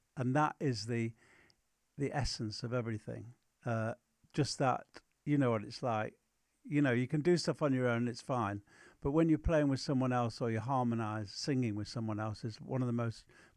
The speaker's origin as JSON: {"language": "English", "town": "Manchester", "region": "North West England", "country": "United Kingdom", "tie": "born or raised there", "said": "the bands that we saw growing up in Manchester during that sort of early 60s period in particular was just phenomenal."}